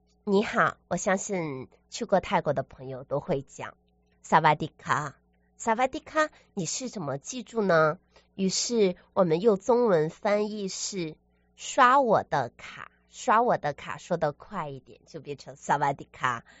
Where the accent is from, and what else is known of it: China